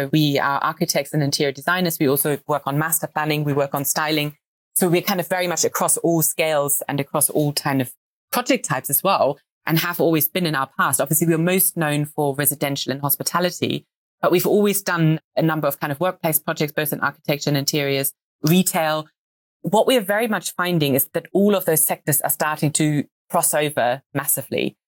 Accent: Hamburg, Germany; English is a second language; now in United Kingdom; As you both know, I'm German originally, so I grew up in Hamburg.

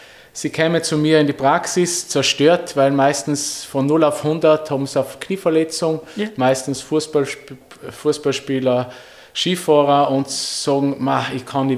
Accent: Sterzing, Trentino-Alto Adige, Italy; also born or lived in Innsbruck; now in Upper Austria, Austria; aber ich bin aus Sterzing, das heißt, das ist direkt an der Grenze zum Brenner und ich habe in Innsbruck studiert.

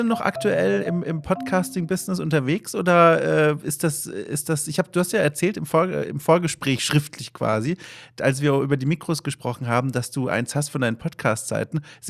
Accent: Bavaria, Germany; accent: Franconian; ich komme selbst aus Franken. Ich habe den Dialekt über die Jahre verloren, finde ich auch gar nicht so schlimm, ich hatte den eh nie so ausgeprägt.

